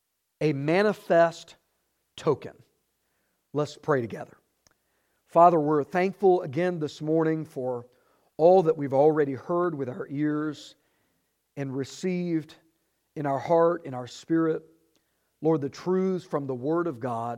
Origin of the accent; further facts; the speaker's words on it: Texas, United States; headquartered in my home state of Texas.